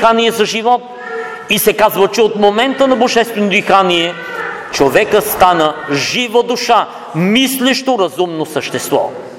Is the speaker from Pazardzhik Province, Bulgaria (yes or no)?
yes; Pazardzhik Province, Bulgaria; moved away; аз съм от Пазарджишкия край и си спомням на село